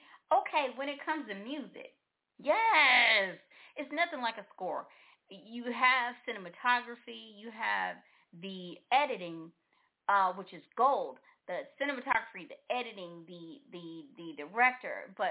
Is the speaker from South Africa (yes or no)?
no; the South, United States; And so I am from the South, and I know there is a big difference being in the South versus being anywhere else.